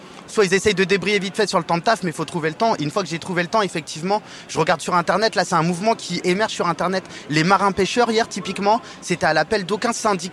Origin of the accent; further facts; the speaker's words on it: Rennes, Brittany, France; Et comme moi, je suis rennais, j'ai grandi ici